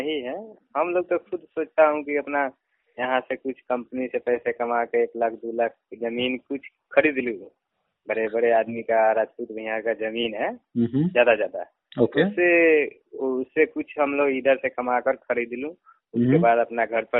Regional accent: Bihar, India; now in Tiruppur, India

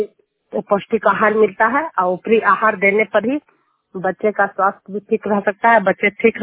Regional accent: Hilsa, Bihar, India; मैं हिलसा प्रखंड जूनियर गांव हिलसा प्रखंड और नालंदा जिला की निवासी हूँ

